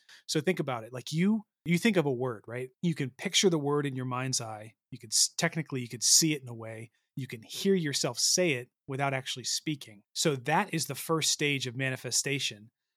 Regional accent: United States; because that's where I grew up in America, surrounded by Christianity and whatnot.

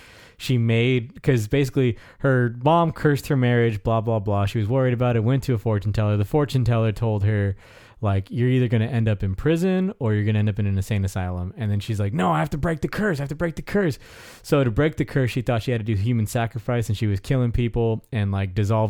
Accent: Riverside, California, United States; because I came from Riverside, and I feel like breweries there were much more.

